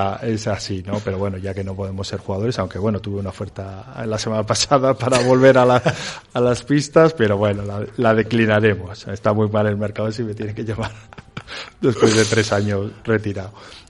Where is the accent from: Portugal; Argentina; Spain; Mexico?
Spain; Villava, Navarre; yo soy navarro de Villava, del Betionac